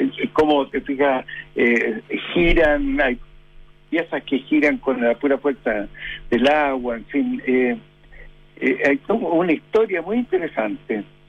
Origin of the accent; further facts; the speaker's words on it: San Vicente de Tagua Tagua, O'Higgins, Chile; yo soy, digamos, como dicen los guasos, nacido y criado en San Vicente de Tahuatahua. Y ahí nosotros andábamos a caballo cuando chico